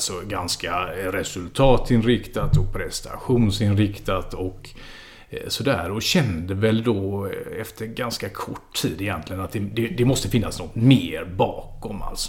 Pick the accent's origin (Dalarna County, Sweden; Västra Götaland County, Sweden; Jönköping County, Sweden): Västra Götaland County, Sweden; Gothenburg; now in Skåne, Sweden; Jag är 45 år, från Göteborg från början, boendes i Skåne.